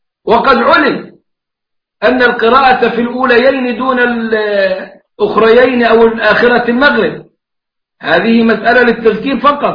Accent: Egypt; والشيخ أسامة عبد العظيم نفذ السنة دي عندنا في مصر

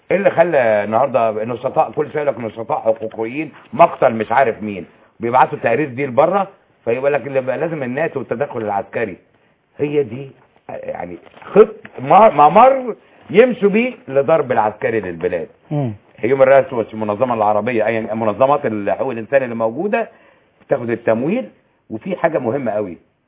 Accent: Egypt; يبقى قبضوا مننا هنا كمصريين

